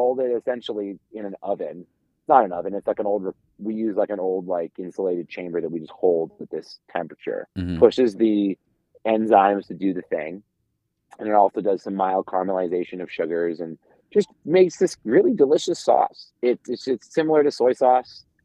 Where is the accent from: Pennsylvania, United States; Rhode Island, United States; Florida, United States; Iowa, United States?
Florida, United States; Cause like even growing up in Florida, it's like we have the vomiters that grow out of our grass down there.